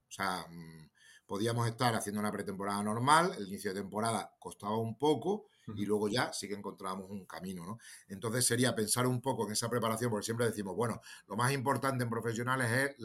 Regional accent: Cáceres, Extremadura, Spain; now in Madrid, Spain; todo se ha dado aquí en Madrid, estoy cerca de mi tierra, de Cáceres y tal

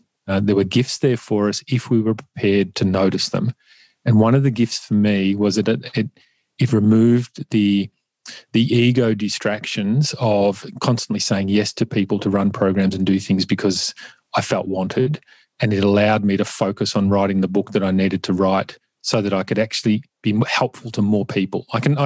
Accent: Ferntree Gully, Victoria, Australia; I grew up in Ferntree Gully, which is at the foothills of the Dandenongs. I describe it as a working class suburb. And we had a lot of, you know, traditional Australian Anglo-Saxon families in the area, but there was a lot of migrants as well.

